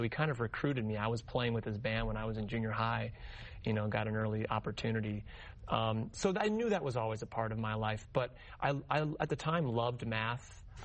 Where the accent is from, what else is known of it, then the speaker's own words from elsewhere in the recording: Spokane, Washington, United States; moved away as an adult; now in New York City, United States; I grew up on the West Coast. I'm from Spokane, Washington, and certainly a part of that is still existing inside of me. But I've spent my whole adult life in New York City and for the last 10 years in Brooklyn.